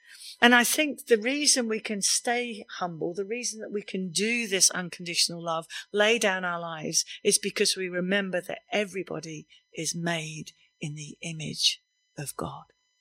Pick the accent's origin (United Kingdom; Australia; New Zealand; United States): United Kingdom; We just don't do that because we're very British.